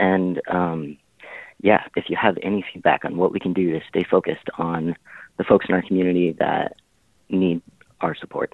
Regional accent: Colorado, United States; I'm a trans guy, and I grew up in Colorado

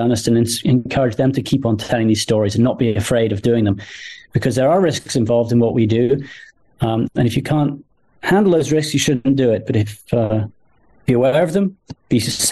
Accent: United States; You know, despite the accent, I'm an American, a proud American.

